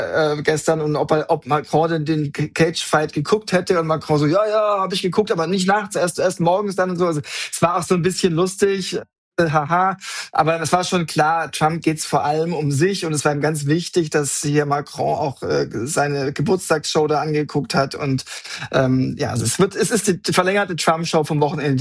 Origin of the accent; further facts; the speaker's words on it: Texas, United States; Also witzig, jetzt bist du quasi in meiner Heimat und ich in deiner fast.